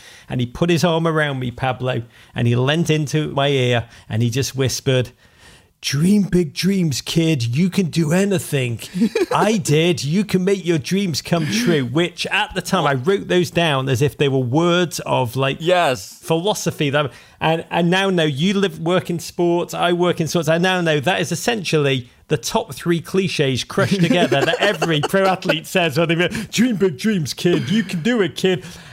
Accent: Liverpool, North West England, United Kingdom; my book is very much about growing up in Liverpool in the 1980s.

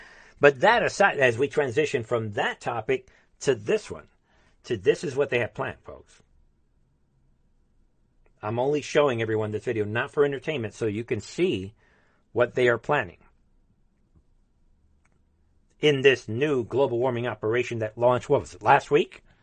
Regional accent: Bronx, New York, United States; you could say because maybe I was raised in the Bronx.

